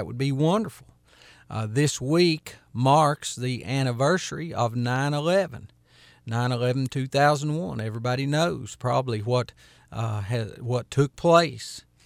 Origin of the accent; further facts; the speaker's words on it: United States; I'm going to talk about America because I'm an American citizen and that's where we are.